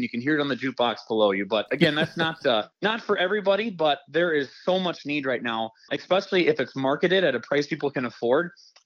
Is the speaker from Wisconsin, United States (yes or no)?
yes; Rice Lake, Wisconsin, United States; Gosh, you know, I was born and raised in the Rice Lake area, but Rice Lake's not unique.